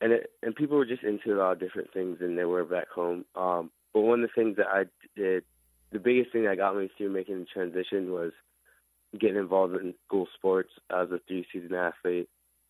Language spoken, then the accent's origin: English; South Dakota, United States; now in Scarsdale, United States; So I was born in South Dakota, where we moved around a bit, but eventually we stayed on the reservation where I spent most of my childhood.